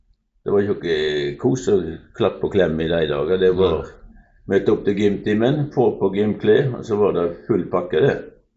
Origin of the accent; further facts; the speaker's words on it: Strandebarm, Vestland, Norway; Jeg vokste opp i Strandebarn